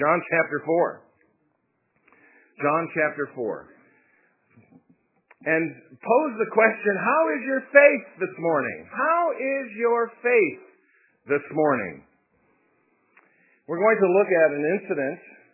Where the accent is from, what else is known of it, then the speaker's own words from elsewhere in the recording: Buffalo, New York, United States; also born or lived in New England; I was born and raised in Buffalo. Elmwood Gospel Chapel was my first assembly, and that transitioned into Berkshire Avenue Chapel, which ultimately became Amherst Bible Chapel.